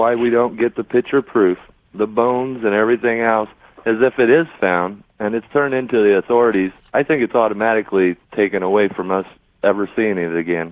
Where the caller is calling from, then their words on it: Modesto, California, United States; I'm calling from Modesto, California.